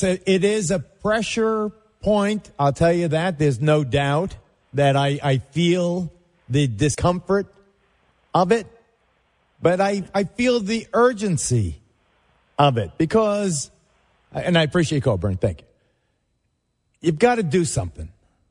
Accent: New York, United States; from Avenue C.

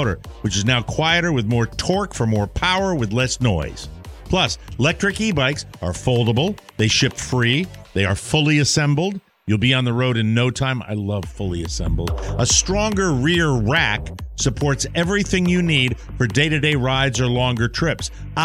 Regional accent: Fort Myers, Florida, United States; And now a little something-something from my hometown. Authorities are asking the public to help identify the man who broke into a Joe's Crab Shack in Fort Myers

